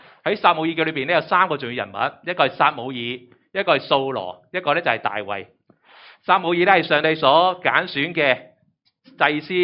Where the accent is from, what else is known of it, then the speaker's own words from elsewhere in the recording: Hong Kong; 今天我们香港人都同样面对着生命的起起跌跌